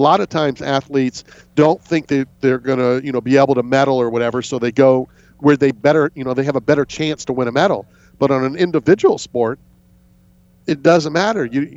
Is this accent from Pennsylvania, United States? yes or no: yes; Philadelphia, Pennsylvania, United States; I'm still from Philadelphia, though.